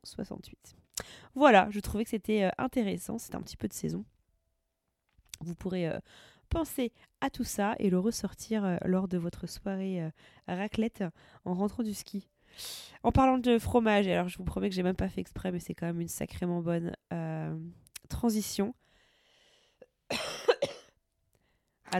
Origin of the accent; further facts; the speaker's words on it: France; en tant que Français, on est carrément reconnaissant